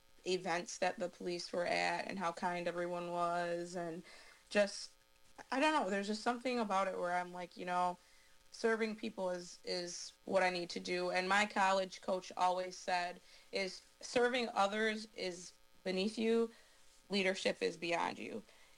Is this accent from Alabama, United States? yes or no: no; Racine, Wisconsin, United States; I was a south sider. I was definitely a Southsider. I went to Wisconsin Lutheran School for K to 8, and then I begged and begged and begged to go to Park High School